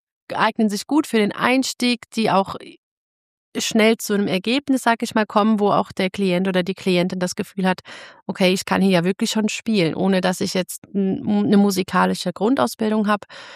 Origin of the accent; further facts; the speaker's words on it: Germany; ich habe in Deutschland, also ich komme aus Deutschland, ich habe dort Filmmusik studiert und Komposition